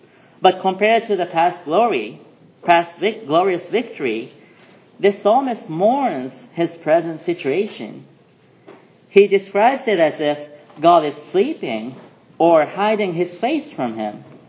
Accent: Japan; English is a second language; Well, even in Japan, in my home country, where the Christianity is less than 0.5% of the whole population, and indeed we are considered an absolute minority

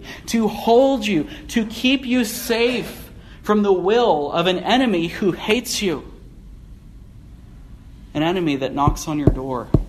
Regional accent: California, United States; I'm a man from the San Fernando Valley. I say like and dude a lot.

